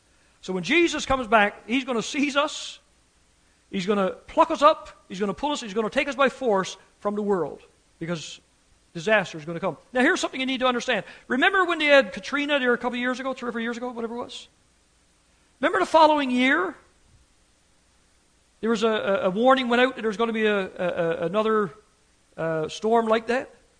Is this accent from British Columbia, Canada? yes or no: no; Newfoundland and Labrador, Canada; We moved up from Newfoundland years ago. My brother was living in Toronto at the time.